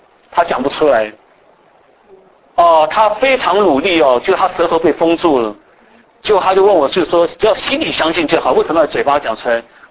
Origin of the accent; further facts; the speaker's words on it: China; 我们中国人有时候怕面子，给对方怕对方有很难堪，我们就不讲